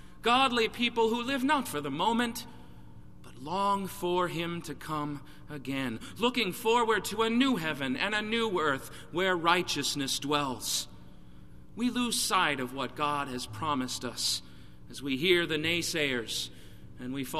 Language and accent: English; Texas, United States; Keep in mind now that this is in my home state of Texas.